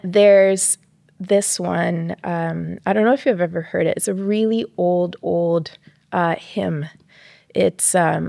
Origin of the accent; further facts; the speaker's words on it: El Salvador; Yeah, so I'm from El Salvador. And in El Salvador, back then, there weren't any like female worship leaders.